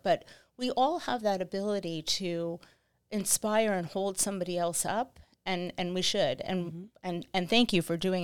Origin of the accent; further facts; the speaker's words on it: Greenwich, Connecticut, United States; I grew up here in Greenwich and so did my parents, actually.